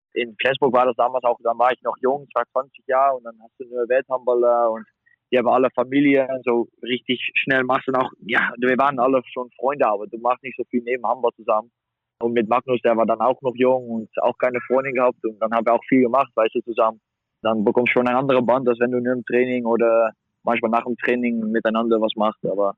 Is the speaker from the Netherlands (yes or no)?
yes; Netherlands; German is a second language; now in Germany; Hamm ist auch nur 2,5 Stunden weg von meiner Heimat in Holland.